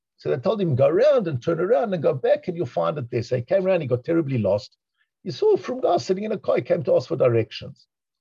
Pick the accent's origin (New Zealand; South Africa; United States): South Africa; I'm a South African guy.